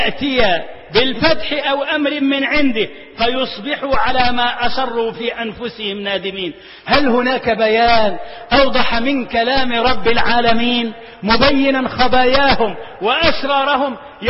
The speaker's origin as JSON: {"language": "Arabic", "country": "Egypt"}